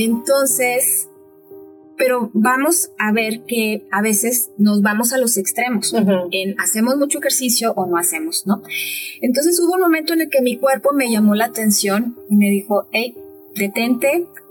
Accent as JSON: {"language": "Spanish", "town": "Monterrey", "region": "Nuevo León", "country": "Mexico", "said": "Yo vengo de Monterrey, y entonces había una o dos escuelas"}